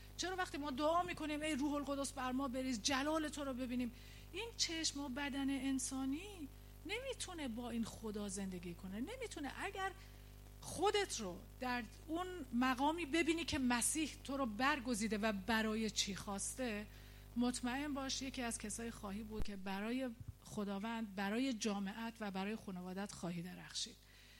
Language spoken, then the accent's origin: Persian; Iran; moved away; یادم من وقتی که از ایران اومدم اینجا خیلی تجربه خیلی چیزا رو نداشتم.